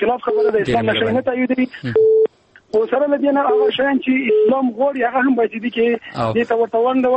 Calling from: Mazar-i-Sharif, Balkh, Afghanistan; زه خو د مزار نه صرف تماس کوم

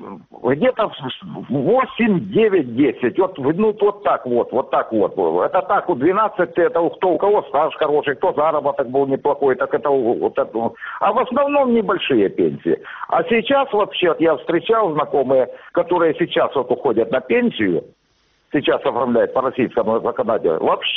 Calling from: Armyansk, Crimea, Ukraine; Я из Армянска.

